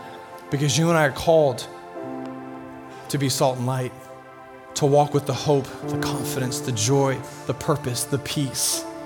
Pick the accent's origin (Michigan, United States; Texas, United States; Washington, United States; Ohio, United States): Washington, United States; Seattle; I'm like, yeah, I'm from Seattle.